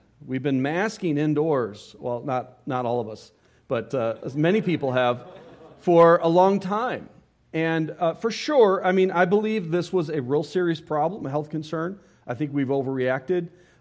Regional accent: Miami, Florida, United States; born there; I was born in Miami, and so I am a Floridian. I feel like I belong here today.

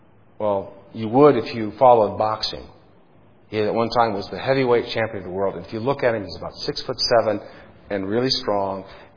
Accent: United States; I'm an American. Look how, I was born in 1955. Oh, goodness, look at how this country's changed in the last 60 years.

